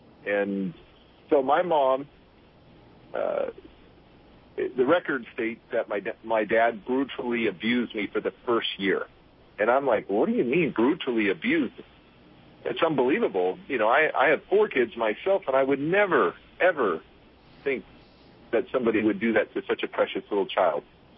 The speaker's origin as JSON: {"language": "English", "region": "California", "country": "United States", "tie": "born or raised there", "said": "I grew up in Alameda County, San Francisco Bay Area, as a foster youth"}